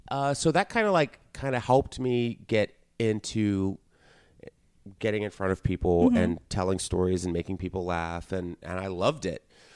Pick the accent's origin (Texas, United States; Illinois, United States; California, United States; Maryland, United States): Texas, United States; No, but I grew up in Texas and I was always like the class clown and I was in theater